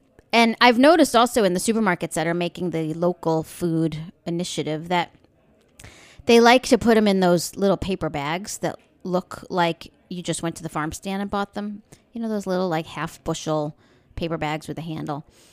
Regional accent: New York, United States; And, you know, I grew up out on the East End of Long Island.

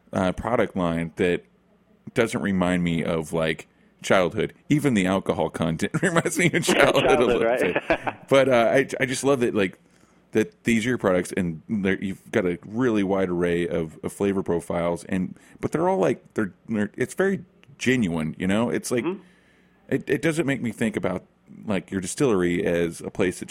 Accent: Oklahoma, United States; I'm from Oklahoma, and I drink just a ton of iced tea.

